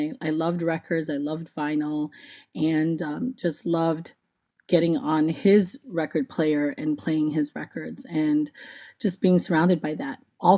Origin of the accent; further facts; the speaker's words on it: Queens, New York, United States; growing up in Queens, you know, in Flushing, being around a diverse community of Black and Brown communities